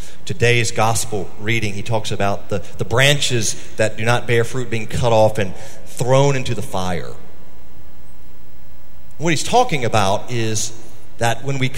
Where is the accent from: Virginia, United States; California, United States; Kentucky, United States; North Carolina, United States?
Virginia, United States; our elementary school in the little town where I grew up in Virginia got a new principal